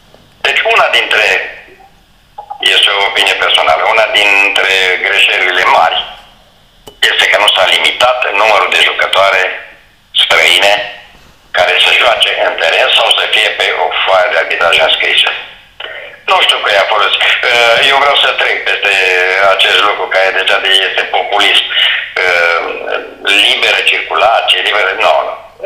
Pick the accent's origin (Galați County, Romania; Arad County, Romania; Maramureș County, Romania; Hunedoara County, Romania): Hunedoara County, Romania; Petroșani; moved away as an adult; now in Bucharest, Romania; eu sunt plecat din Valea Jiu, din Petroșani, eu ce-am câștigat în București, am câștigat pe munca mea